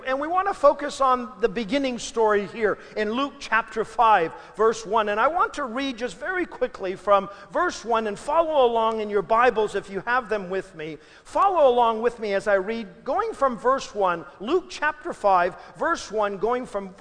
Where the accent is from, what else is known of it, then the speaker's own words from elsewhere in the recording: Taiwan; my family to be able to speak Hokkien way, or I should say Taiwan way, because I was born and raised in Taiwan.